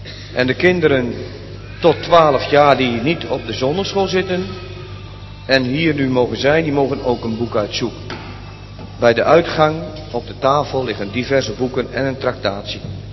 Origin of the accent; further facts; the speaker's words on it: Urk, Flevoland, Netherlands; Want wij komen uit Urk. En Urk lag vroeger in de Zuiderzee.